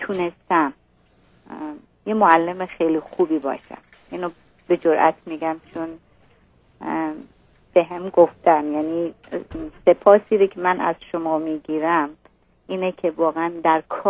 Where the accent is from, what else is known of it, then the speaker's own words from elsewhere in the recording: Iran; من از ایرانی هستم ولی از قبیله عشیره‌ای هستم درجه اول.